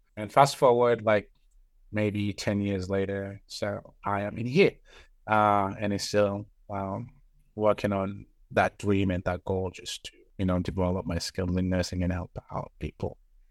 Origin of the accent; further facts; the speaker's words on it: Senegal; now in United States; I'm originally from Senegal